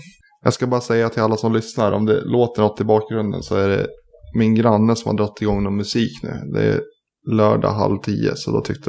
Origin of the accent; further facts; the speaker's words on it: Nyköping, Södermanland, Sweden; så mötte jag en gammal vän relativt nyligen när jag var hemma i Nyköping